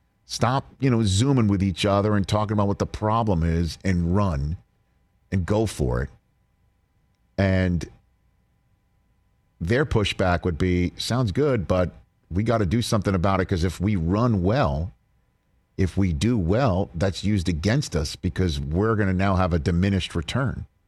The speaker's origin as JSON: {"language": "English", "town": "New York City", "region": "New York", "country": "United States", "tie": "born or raised there", "said": "I grew up in New York City. A longtime New York sports guy"}